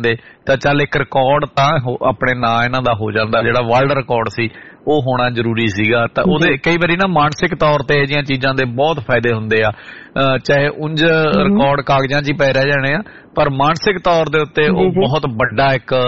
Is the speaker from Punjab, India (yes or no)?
no; Haryana, India; ਮੰਡੀ ਦੇ ਵਿੱਚ ਜੰਮਿਆ ਪਲਿਆ, ਛੋਟੀ ਜੀ ਹਰਿਆਣੇ ਦੀ ਮੰਡੀ ਆ, ਜਿਹ ਚ ਹਿੰਦੂ ਭਾਈਚਾਰੇ ਦੀ ਬਹੁਤ ਆਤ ਸੀ, ਭਾਵੇਂ ਉਹ ਪੰਜਾਬੀ ਬੋਲਦੇ ਸੀ